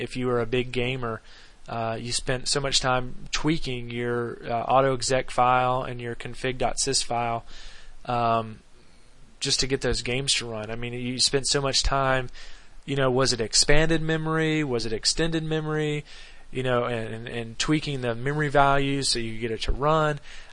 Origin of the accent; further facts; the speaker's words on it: Myrtle Beach, South Carolina, United States; You know, where I was living, I grew up in Myrtle Beach, there were no computer game stores locally.